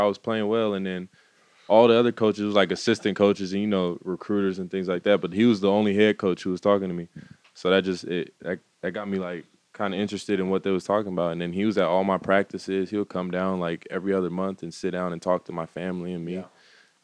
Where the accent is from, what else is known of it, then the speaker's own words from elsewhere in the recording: Sacramento, California, United States; No, I'm not. I'm from Sacramento.